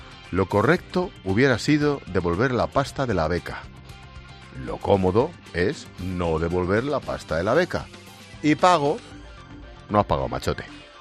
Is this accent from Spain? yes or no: yes; Spain; como español, como votante o como pagador de impuestos